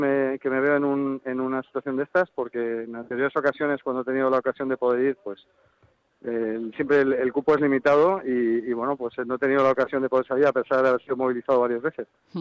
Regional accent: Madrid, Community of Madrid, Spain; now in Collado Villalba, Spain; yo vivo ahora actualmente en Collado Villalba. Ajá. Pero vamos, yo he nacido en Madrid y vamos, soy madrileño de totalmente, de toda la vida, como quien dice.

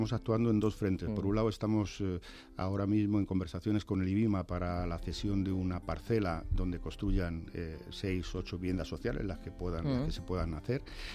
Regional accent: San Esteban del Valle, Castile and León, Spain; mi pueblo de procedencia, que es San Esteban del Valle, en la provincia de Ávila, todas las familias tienen apodo, que se llama apodo más que mote

